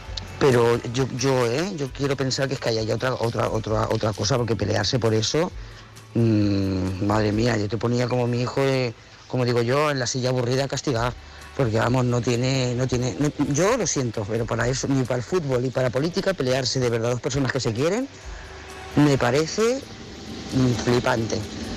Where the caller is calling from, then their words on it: Lloret de Mar, Catalonia, Spain; de Lloret de Mar.